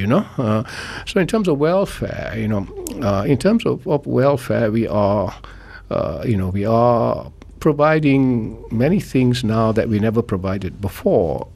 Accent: Penang, Malaysia; when I grew up in Penang

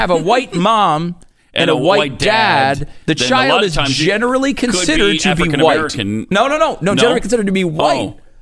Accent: Connecticut, United States; also born or lived in New York; I grew up in Connecticut, where there in Connecticut you have a mixture of Giants fans, some Patriots fans

